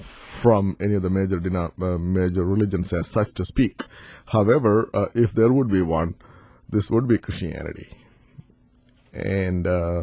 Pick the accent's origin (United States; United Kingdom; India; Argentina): India; Kerala; moved away as an adult; I grew up in India as a citizen, and for the first 25 years, I was pretty much in South India. That's where I grew up